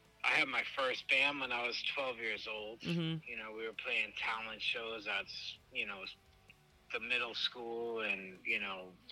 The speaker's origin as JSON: {"language": "English", "town": "Boston", "region": "Massachusetts", "country": "United States", "said": "Yeah, like you said … I'm from Boston."}